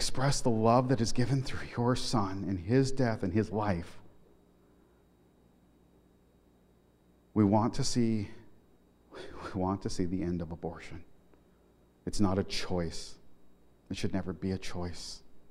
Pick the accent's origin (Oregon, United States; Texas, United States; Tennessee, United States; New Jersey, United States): Oregon, United States; Portland; I grew up in Portland. We didn't have anything like that, nothing close to it.